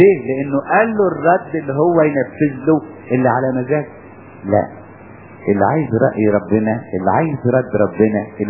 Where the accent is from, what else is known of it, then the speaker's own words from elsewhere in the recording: Upper Egypt, Egypt; انا شفتها مرة عندنا في الصعيد